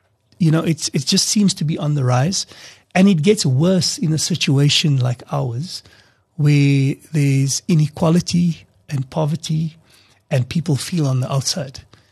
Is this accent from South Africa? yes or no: yes; South Africa; We're all South African, we diverse, but as South Africans, this is what we stand